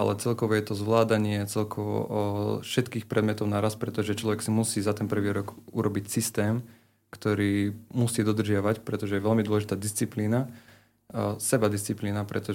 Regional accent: Lisková, Žilina Region, Slovakia; ako ma Martin predstavil. Som z Liskovej, čiže dedina pri Ružomberku. A študujem všeobecné lekárstvo na Univerzite Komenského v Bratislave.

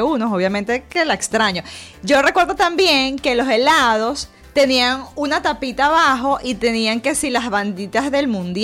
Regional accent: Barinas, Venezuela; yo soy de Barinas, mi amor, a mí me encanta un lugar chiquito

